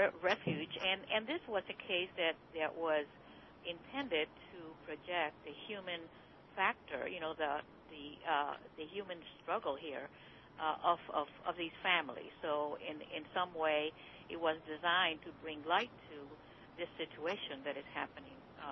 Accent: Chicago, Illinois, United States; Good morning, Chicago, my hometown.

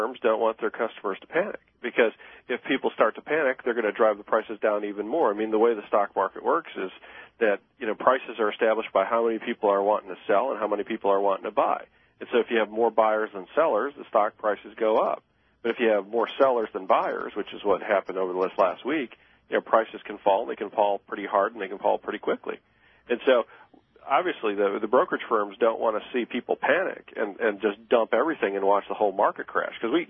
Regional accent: United States; as a American who loves my country

